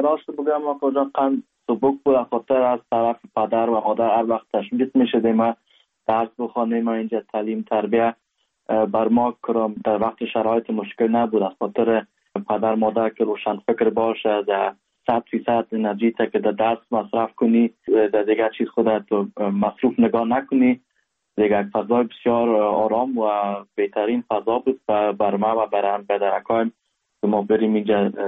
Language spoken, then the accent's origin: Persian; Kabul, Afghanistan; now in Germany; از کابل هستم. پدر جانم که مادر جان مردوشان از کابل هست، پدر کلانای ما از کابل هست.